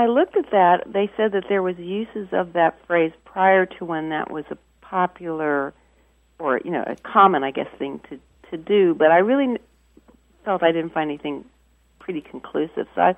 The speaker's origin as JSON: {"language": "English", "town": "Charlottesville", "region": "Virginia", "country": "United States", "said": "I'm from Charlottesville, Virginia."}